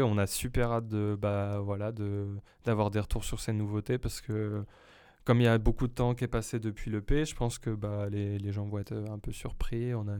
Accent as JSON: {"language": "French", "town": "Orléans", "region": "Centre-Val de Loire", "country": "France", "tie": "born or raised there", "moved": "as an adult", "said": "J'ai grandi à Orléans, je suis parti à 18 ans pour faire mes études"}